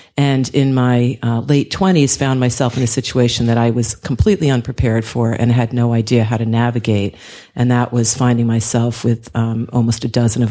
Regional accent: New York, United States; I'm from New York, and we just don't talk about living in our heart

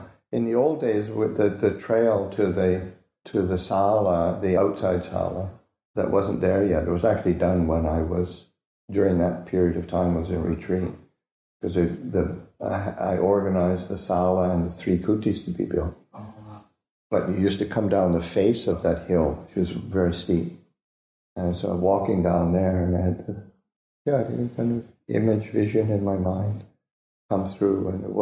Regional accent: Canada; moved away; I was away from Canada for 16 years before I went home for my first visit.

